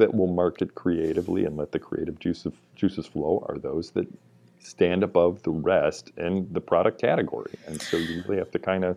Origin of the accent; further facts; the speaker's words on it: Chicago, Illinois, United States; I'm from Chicago, I'm not a Cubs fan.